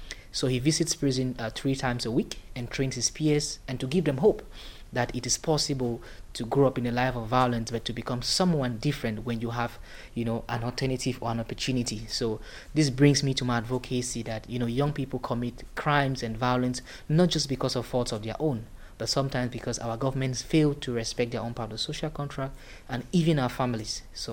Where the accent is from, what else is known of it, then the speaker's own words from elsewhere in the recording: Cameroon; I'm from the Republic of Cameroon.